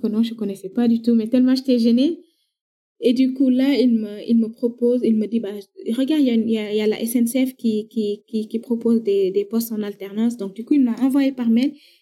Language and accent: French; Senegal; en tant que Sénégalais